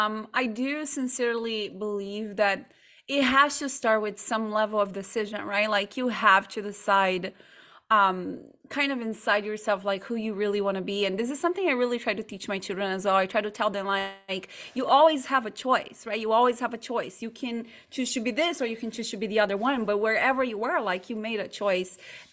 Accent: Brazil; I was born in Brazil. Mm-hmm. I grew up there.

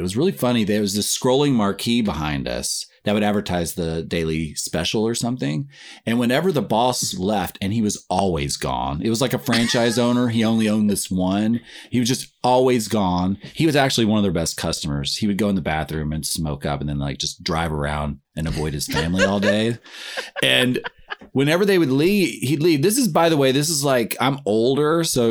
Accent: Tennessee, United States; I'm from Tennessee, folks.

